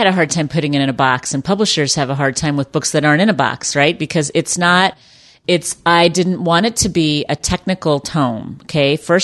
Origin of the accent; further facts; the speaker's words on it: Dallas, Texas, United States; growing up in Car Culture USA in Dallas, Texas, a very chubby youth, a sedentary lifestyle